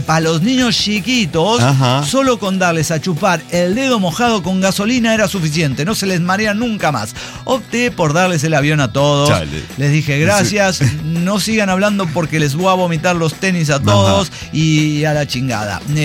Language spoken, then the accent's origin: Spanish; Mexico; soy mexicana